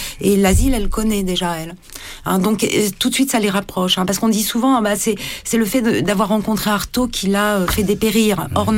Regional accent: Roubaix, Hauts-de-France, France; moi je suis du Nord, je suis née à Roubaix

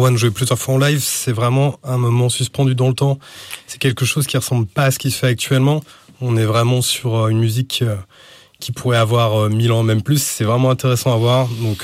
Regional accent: Reims, Grand Est, France; Alors effectivement, je suis originaire de Reims.

